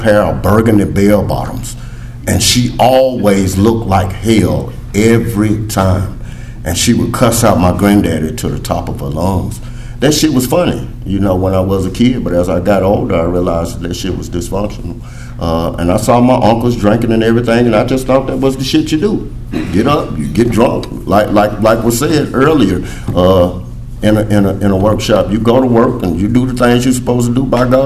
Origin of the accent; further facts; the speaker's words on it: Huntsville, United States; I was born and raised in Huntsville. Like I said, I was born in the projects.